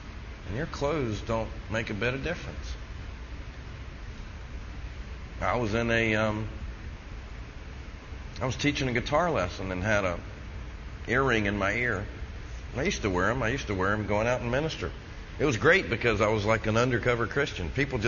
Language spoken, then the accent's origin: English; the South, United States; And, you know, I grew up in the South. I was born and raised here. Family's been here like 275 years.